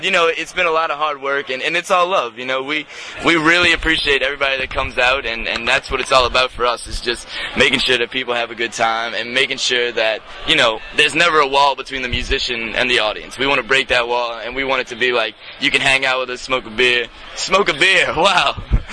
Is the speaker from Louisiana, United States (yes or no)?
yes; New Orleans, Louisiana, United States; well, I think growing up in New Orleans, you know, it's that second line beat first and foremost.